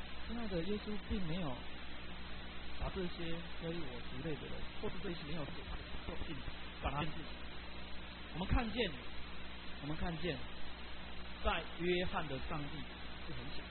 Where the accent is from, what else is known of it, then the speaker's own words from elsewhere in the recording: Taiwan; 我们台湾人感受都很清楚